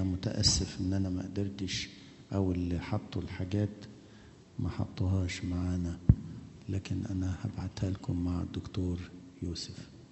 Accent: Egypt; إحنا عندنا في مصر

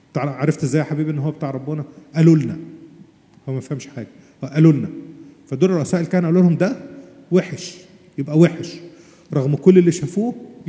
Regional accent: Egypt; ولا زي عندنا في مصر دول بتوع ربنا

